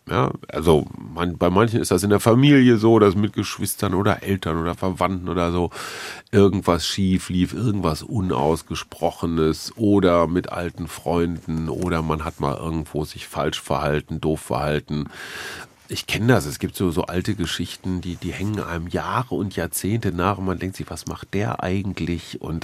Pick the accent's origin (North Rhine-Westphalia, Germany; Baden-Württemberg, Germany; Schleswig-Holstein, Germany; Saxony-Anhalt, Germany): North Rhine-Westphalia, Germany; Münster; Ich komme aus Münster.